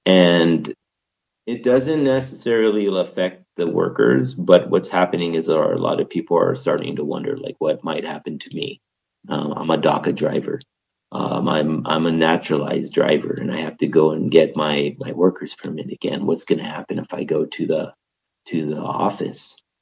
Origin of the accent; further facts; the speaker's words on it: United States; But I'm also proud that I'm American because, you know, there's no better country.